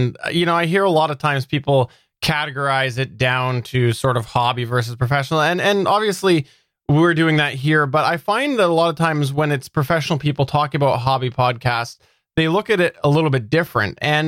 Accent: Canada; And I'm the Canadian.

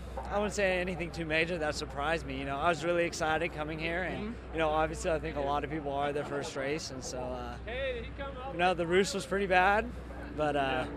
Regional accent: Riverside, California, United States; Riverside, California.

